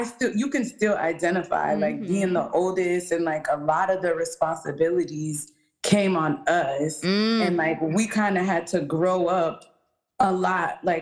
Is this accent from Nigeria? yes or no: yes; Nigeria; But I mean, soft life as a Nigerian woman, how that goes beyond materialistic things.